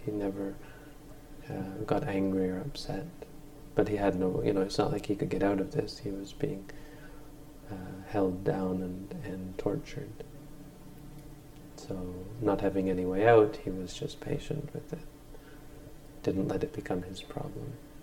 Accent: Ontario, Canada; I grew up in Northern Ontario, and you broke sticks like this.

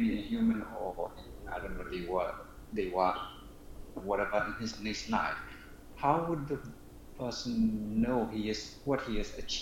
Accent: Myanmar; English is a second language; now in London, United Kingdom; I'm Burmese, but I live in London now.

